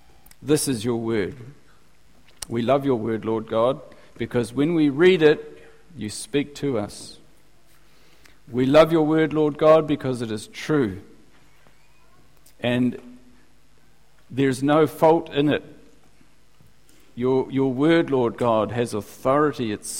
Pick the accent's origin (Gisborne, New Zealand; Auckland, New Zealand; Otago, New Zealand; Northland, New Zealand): Gisborne, New Zealand; I'm from Gisborne